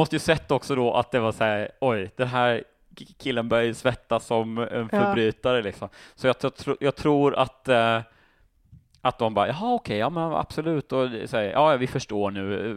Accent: Småland, Sweden; precis som jag är från Sveriges Småland kanske, jag vet inte.

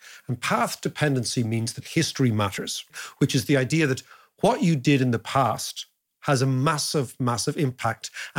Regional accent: Ireland; I'm Irish

